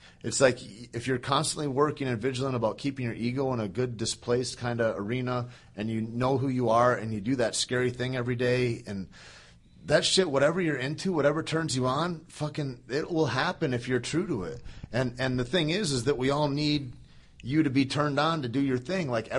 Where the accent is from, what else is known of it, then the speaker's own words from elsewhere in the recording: Michigan, United States; I grew up in Michigan and there's not like a tremendous amount of choices there